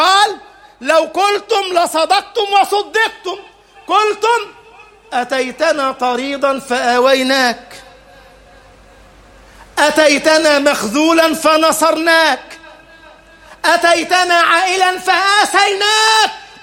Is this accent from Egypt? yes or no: yes; Egypt